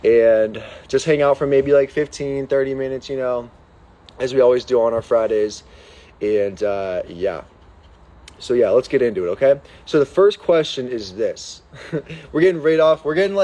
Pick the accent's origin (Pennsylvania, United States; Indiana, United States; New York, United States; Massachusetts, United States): Pennsylvania, United States; Pittsburgh; I'm from Pittsburgh